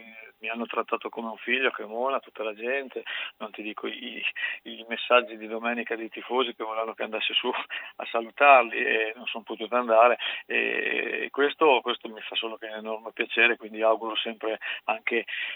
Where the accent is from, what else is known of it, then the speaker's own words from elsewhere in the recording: Parma, Emilia-Romagna, Italy; io sono nato a Parma, cresciuto nel Parma, esordito nel Parma, andavo in curva quando giocavo ancora nel settore giovanile del Parma, quindi sono parmigiano a tutti gli effetti e tifoso del Parma.